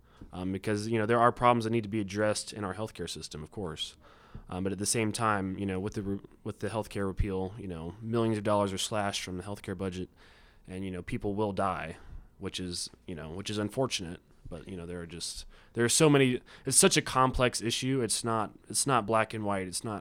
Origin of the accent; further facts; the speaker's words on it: East Coast, United States; I remember, you know, growing up on the East Coast, every time it snowed, we, you know, as kids, we get super excited